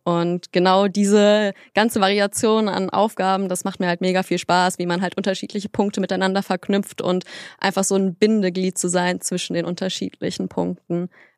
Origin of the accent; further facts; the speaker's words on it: Cologne, North Rhine-Westphalia, Germany; born there; ich bin 29 Jahre alt, bin gebürtige Kölnerin